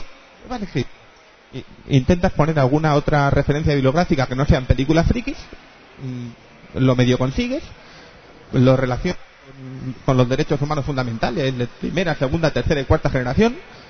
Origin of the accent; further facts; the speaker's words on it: Bilbao, Basque Country, Spain; ya que estamos, somos de Bilbao